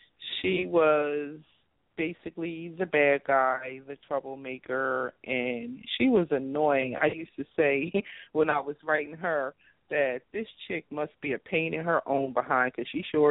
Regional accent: Camden, New Jersey, United States; Well, we no longer live there, but, you know, we're from Camden, New Jersey, and it was rough.

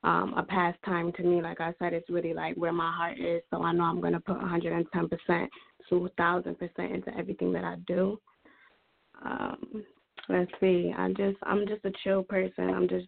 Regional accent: Hartford, Connecticut, United States; I'm originated from Hartford, Connecticut. I'm 20 years old right now.

